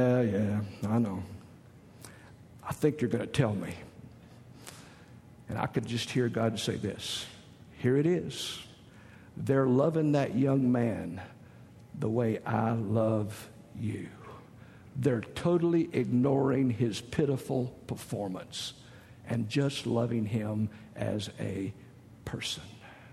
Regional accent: the South, United States; I mean, I grew up in the South where you fry everything.

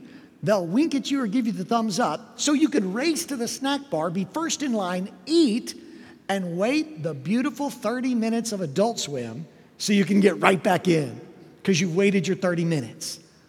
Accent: Overland Park, Kansas, United States; What we had is we had in Overland Park, where I grew up in Kansas City, a public pool.

